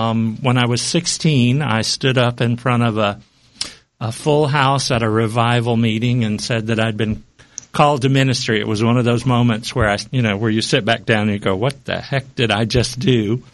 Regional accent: Stone Mountain, Georgia, United States; born there; I was born in Stone Mountain, Georgia, in the Deep South, in the Bible Belt, was raised Southern Baptist.

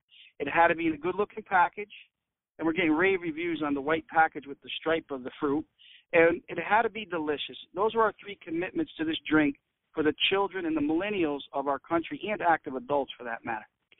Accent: West Haven, Connecticut, United States; from a kid growing up in West Haven, Connecticut, behind the shopping plaza, rolling dice, pitching quarters, and flipping baseball cards.

